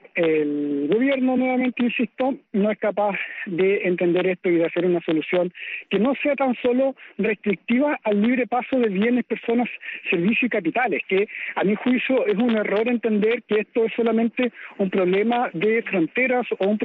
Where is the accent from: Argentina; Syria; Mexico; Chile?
Chile; estamos nosotros como chilenos siendo parte de un proceso de ataque